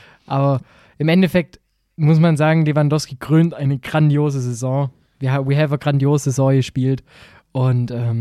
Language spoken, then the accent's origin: German; Stuttgart, Baden-Württemberg, Germany; ich sage als Stuttgarter Dankeschön